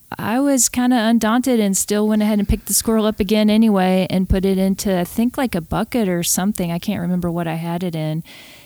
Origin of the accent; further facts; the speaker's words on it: Alabama, United States; I was born and raised in Alabama.